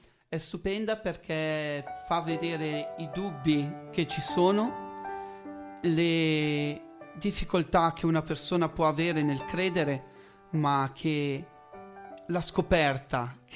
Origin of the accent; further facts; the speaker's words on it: Certosa, Liguria, Italy; No, sono di Certosa, Esatto.